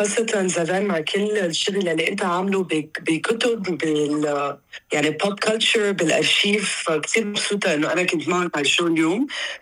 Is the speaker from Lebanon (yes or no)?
yes; Lebanon; بدوره هو كلبناني بدورنا نحن كلبنانية